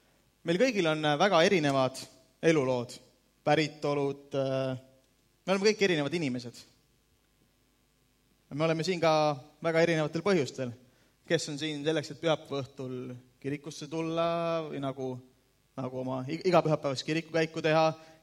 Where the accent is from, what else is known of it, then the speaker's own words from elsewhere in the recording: Saku, Harju County, Estonia; Ma olen pärit Sakust, siit Tallinna lähedal 20 kilometrit seal, kus on see kurikuulus õlletehas, mis on viimased, ma ei tea, 100 aastat on Saku reklaamnägu. Ma olen kasvanud üles Sakus, mu vanemad on kristlased, ma olen pärit kristlikust perekonnast.